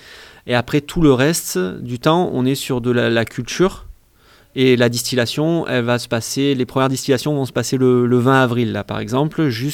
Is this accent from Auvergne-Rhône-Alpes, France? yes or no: yes; Aubenas, Auvergne-Rhône-Alpes, France; Et on avait une ferme à Lagorce où on est d'Aubenas.